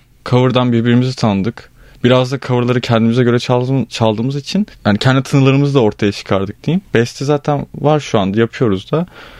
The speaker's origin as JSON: {"language": "Turkish", "region": "Istanbul", "country": "Turkey", "lives_now": "Antalya, Turkey", "said": "Ben İstanbulluyum."}